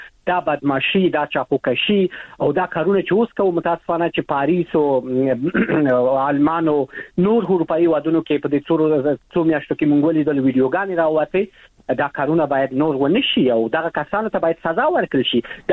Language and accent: Pashto; Afghanistan; شرمېږم چې ووایم زه د افغانستان یم